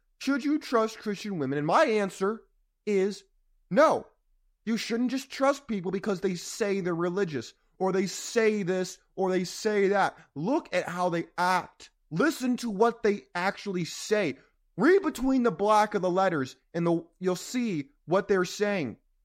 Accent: California, United States; I grew up in California.

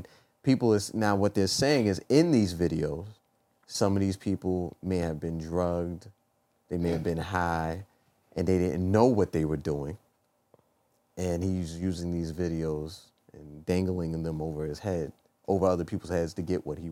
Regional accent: Bronx, New York, United States; I feel like me and Jim are from the same hood. We're both from the Bronx.

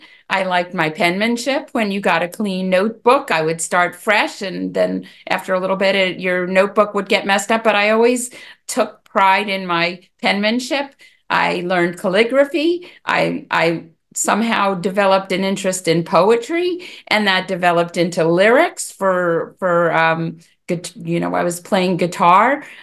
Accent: New York, United States; I'm from New York, so you can imagine I checked some boxes there.

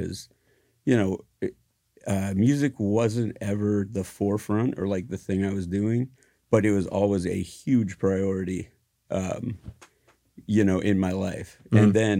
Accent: Ohio, United States; I grew up in Ohio, and my family comes from like a Mennonite, Amish Mennonite background.

